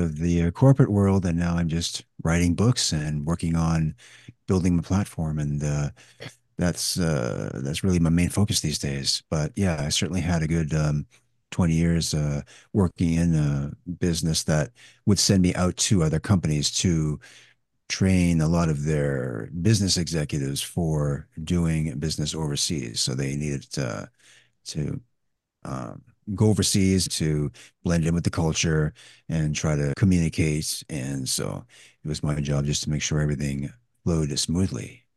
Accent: Canada; No, I'm Canadian, actually.

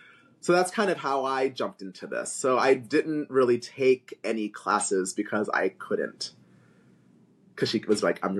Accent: the South, United States; growing up in the South with my mother's influences

